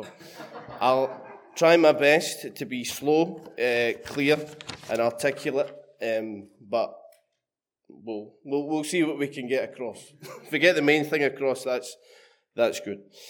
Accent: Scotland, United Kingdom; I'm obviously from Scotland. I grew up in a very nominal, sort of cultural Christian home. It's very typical for the Church of Scotland, which I grew up in, the National Church.

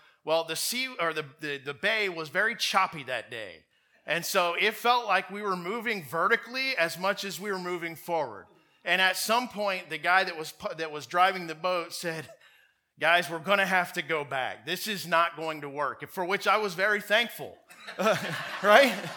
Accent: Tampa, Florida, United States; I'm from Florida originally, from the Tampa area, and once I was working as an engineer down there

